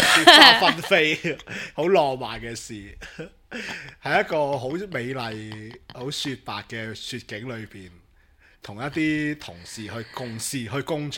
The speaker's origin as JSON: {"language": "Cantonese", "country": "Hong Kong"}